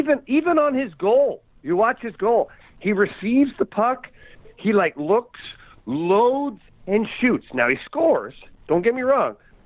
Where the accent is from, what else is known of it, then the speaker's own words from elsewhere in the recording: Ottawa, Ontario, Canada; we're both from Ottawa and played junior in Sudbury and then drafted to the Blues.